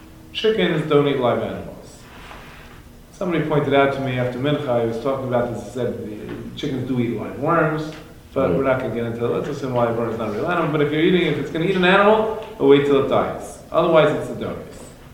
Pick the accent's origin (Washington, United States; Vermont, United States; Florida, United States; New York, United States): New York, United States; New York City; I grew up in Flatbush, we had gray squirrels.